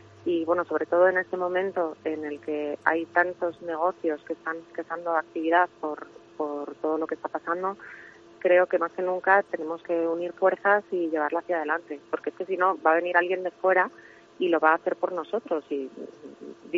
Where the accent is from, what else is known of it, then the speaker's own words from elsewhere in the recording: Segovia, Castile and León, Spain; yo tengo un vínculo muy especial con Segovia, quiero mucho a mi tierra y la verdad es que alardeo de ella allá donde voy